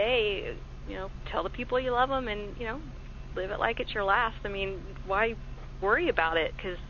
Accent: Arkansas, United States; You know, growing up, I was raised in Arkansas, and, you know, down south, as you could probably imagine

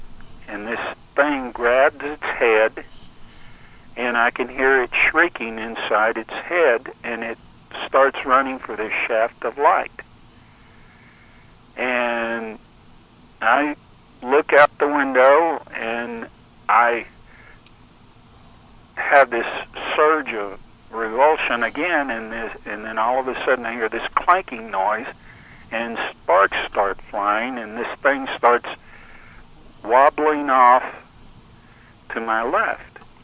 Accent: Texas, United States; also born or lived in Las Vegas, New Mexico; I was born in Las Vegas, New Mexico. And my mother decided to come back to Texas where her folks were. And I was four at the time.

